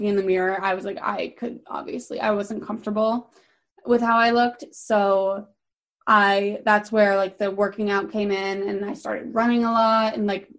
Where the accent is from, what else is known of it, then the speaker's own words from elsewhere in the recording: East Lyme, Connecticut, United States; I am 24 years old. And I'm from East Lyme, but moved to Old Lyme